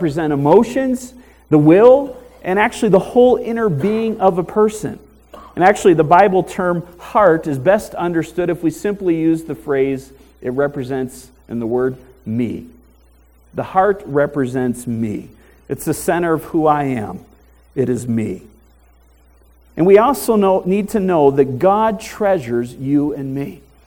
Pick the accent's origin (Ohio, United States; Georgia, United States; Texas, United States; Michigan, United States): Michigan, United States; moved away as an adult; also born or lived in Pennsylvania; Of course, I grew up in Michigan. I moved out to Pennsylvania for college.